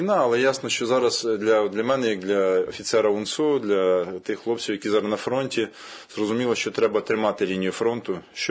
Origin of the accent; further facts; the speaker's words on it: Khmelnytskyi Oblast, Ukraine; І от в моєму рідному селі на Хмельниччині